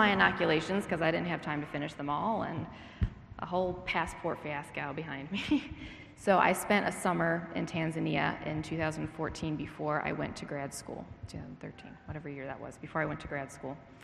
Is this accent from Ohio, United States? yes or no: yes; Cincinnati, Ohio, United States; So I grew up in Cincinnati at a church called Bible Chapel of Delhi Hills